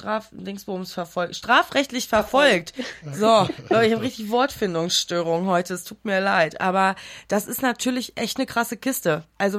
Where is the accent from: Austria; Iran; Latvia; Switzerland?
Iran; now in Germany; dass ich als Iranerin das nicht kenne